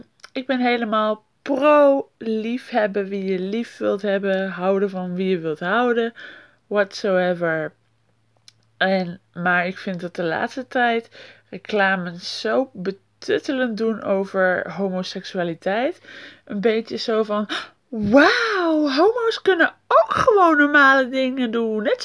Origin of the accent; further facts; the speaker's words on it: Netherlands; Omdat wij als Nederlanders roepen dat we tolerant zijn.